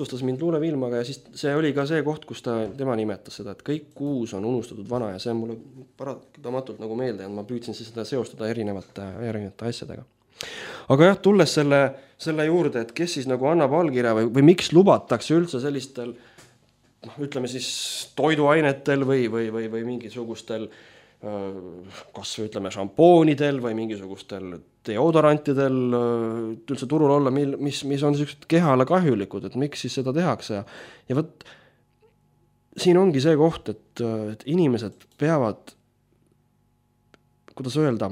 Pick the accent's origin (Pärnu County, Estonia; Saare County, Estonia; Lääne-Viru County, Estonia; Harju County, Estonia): Harju County, Estonia; Kehra; kui ma olin lapsepõlves, olin Kehras